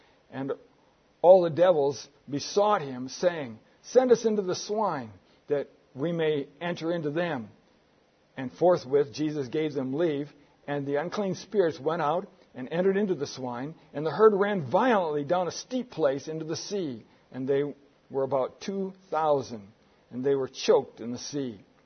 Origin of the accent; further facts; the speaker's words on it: Michigan, United States; In my home state, back in the state of Michigan in the U.S., we always had every year at what they called the county fair.